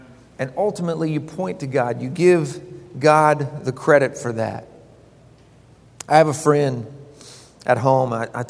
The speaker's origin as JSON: {"language": "English", "town": "Broken Arrow", "region": "Oklahoma", "country": "United States", "tie": "born or raised there", "said": "I grew up in Broken Arrow, Oklahoma."}